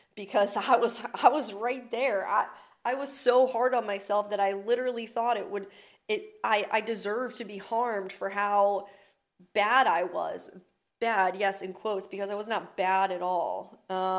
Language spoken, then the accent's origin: English; Crofton, Maryland, United States; I'm from Crofton, Maryland, which is essentially a suburb town in outside Annapolis.